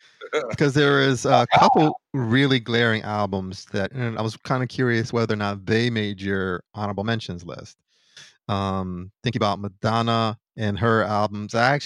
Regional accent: Philadelphia, Pennsylvania, United States; I remember growing up in Philly and walking to the bus stop and hearing this

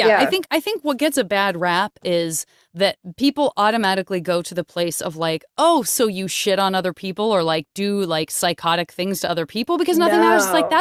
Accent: Burbank, California, United States; Well, I'm from Burbank. And I went to like the big giant rock and roll church every Sunday.

